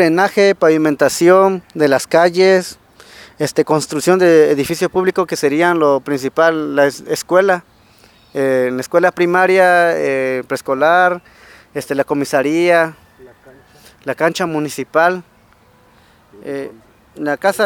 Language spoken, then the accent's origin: Spanish; San Miguel Amoltepec, Guerrero, Mexico; vengo de la comunidad de San Miguel Amoltepete, el viejo municipio de Cochopa el Grande, del estado de Guerrero.